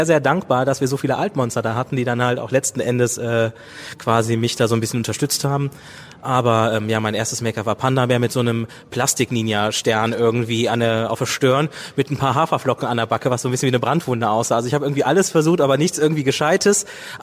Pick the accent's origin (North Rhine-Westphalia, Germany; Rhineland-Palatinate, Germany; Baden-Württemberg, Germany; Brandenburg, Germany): North Rhine-Westphalia, Germany; ich komme aus dem Ruhrgebiet